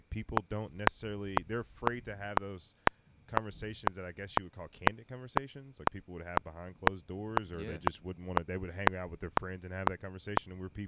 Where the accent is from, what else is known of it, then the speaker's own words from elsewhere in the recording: San Antonio, Texas, United States; now in Arkansas, United States; I'm originally from San Antonio, and I now live in Arkansas. I've been here for years and years and years, so I kind of am a Texan Arkansan.